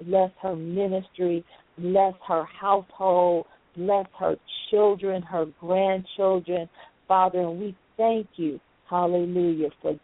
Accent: Chicago, Illinois, United States; We're from Chicago, back home.

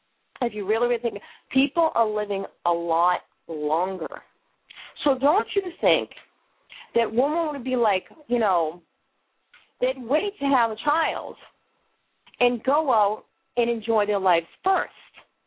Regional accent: Massachusetts, United States; accent: Boston; I know I'm going to slaughter the pronunciation of this, not only because of my Boston accent

